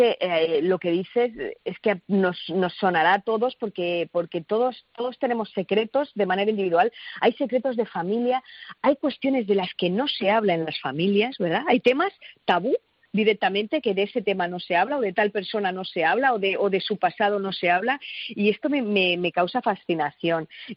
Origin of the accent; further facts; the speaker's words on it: Elche, Valencian Community, Spain; por eso mismo de que es en Alicante y yo soy de Elche.